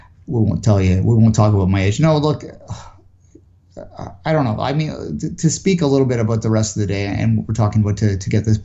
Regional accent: Canada; as I said before, I'm Canadian.

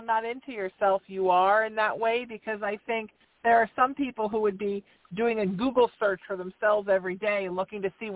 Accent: Northern Ireland, United Kingdom; I say I'm Irish, and I am, but I'm Northern Irish, so my family's Ulster. And so you can't be Ulster without a Scot or two getting in the woodpile.

